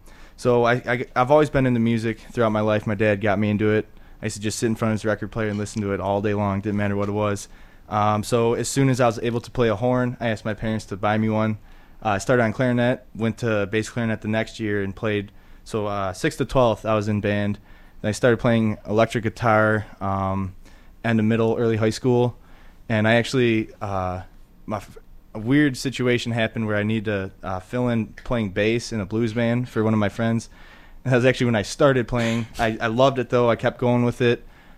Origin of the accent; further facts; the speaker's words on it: Washington Township, Michigan, United States; I'm from Washington Township, and they went to Dakota High School, so he's over in Clinton.